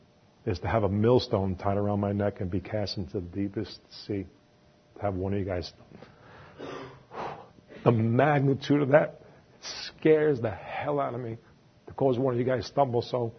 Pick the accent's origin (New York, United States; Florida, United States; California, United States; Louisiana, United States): New York, United States; Mike, be patient, you know, because I'm from New York, and we want it right now.